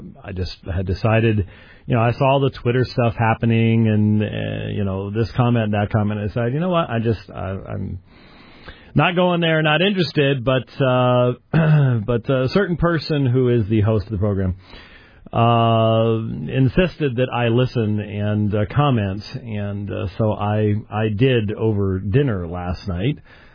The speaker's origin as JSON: {"language": "English", "town": "Minneapolis", "region": "Minnesota", "country": "United States", "tie": "born or raised there", "said": "Yes, I am a native Minnesotan, and I was born in Minneapolis, in fact. Well, it's a suburb, but that's okay."}